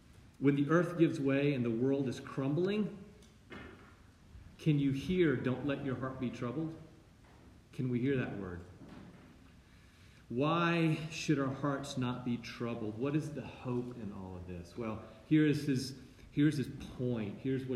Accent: the South, United States; This is the one contribution, I'm from the South, the one contribution that the South makes to the English language.

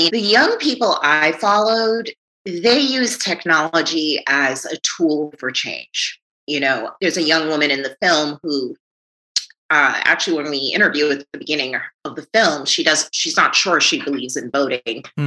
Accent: Jamaica; You know, I grew up in Jamaica around a grandmother and elders who told me lots of stories about our history and our culture.

